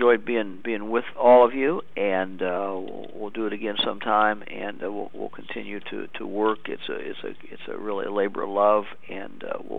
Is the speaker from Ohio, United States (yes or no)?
yes; Cedarville, Ohio, United States; a lot of the men and women who are doing this back in my home state